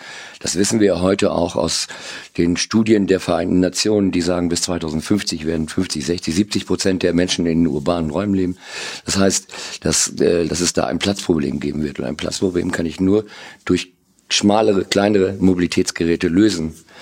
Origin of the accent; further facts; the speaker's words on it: Cloppenburg, Lower Saxony, Germany; born there; der ist am 7.4.61 geboren in Kloppenburg